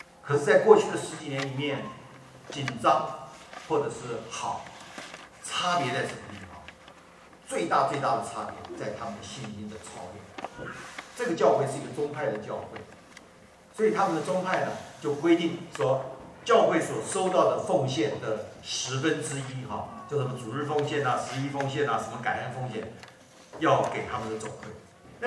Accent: China; 我们中国人有这个使命，我们中国人有这恩典，我们中国人不能忘记

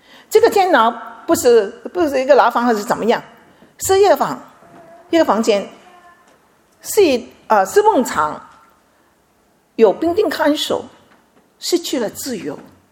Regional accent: China; 你知道吗？我们中国人很喜欢人胖胖的、肥肥的

